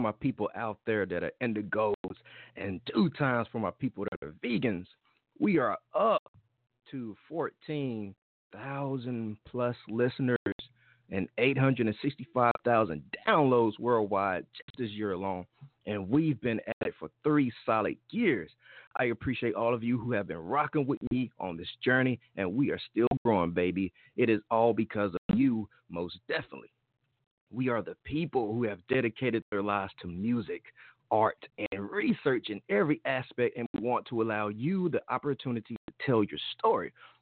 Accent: Jackson, Mississippi, United States; And I am from Mississippi, Jackson to be exact.

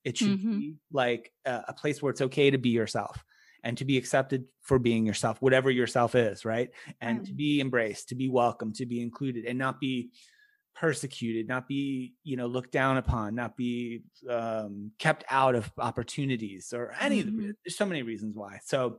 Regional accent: United States; I also hit the jackpot because I grew up in America, you know, as a middle-class white kid.

